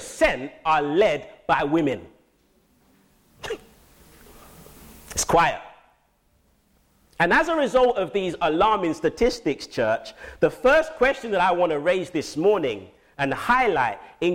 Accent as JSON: {"language": "English", "region": "London", "country": "United Kingdom", "tie": "born or raised there", "said": "growing up in Southeast London, in an urban community church"}